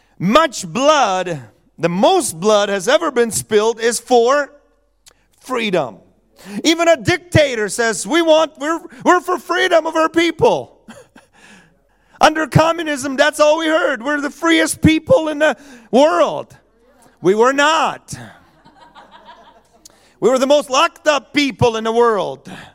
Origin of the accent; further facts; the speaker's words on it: United States; Pastor, I am free. I'm an American.